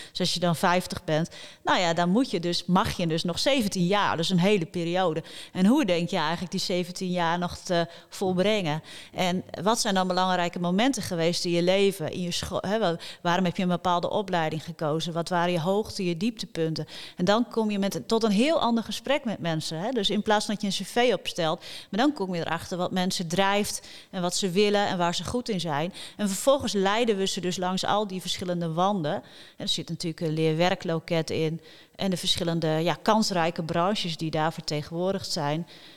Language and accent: Dutch; Oosterwolde, Friesland, Netherlands; ik ben opgegroeid in Oosterwolde.